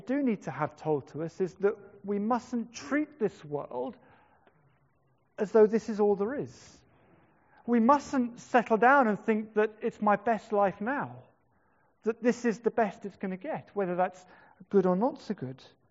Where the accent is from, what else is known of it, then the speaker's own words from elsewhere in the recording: Wales, United Kingdom; as a Welshman